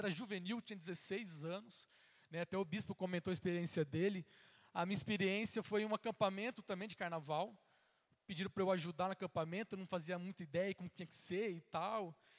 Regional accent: Limeira, São Paulo, Brazil; Eu sou de Limeira, não sei quantos conhecem Limeira, interior aqui de São Paulo, pertinho ali de Piracicaba, uma cidade tamanho médio, né, nada muito grande também, não é pequena assim. Cresci na igreja, né, desde a minha bisavó, meus avós, meus pais.

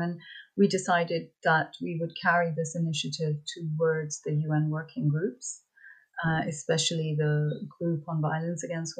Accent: Beirut, Beirut Governorate, Lebanon; moved away; also born or lived in London; So I was brought up in Beirut, in the war zones, and then we moved to London.

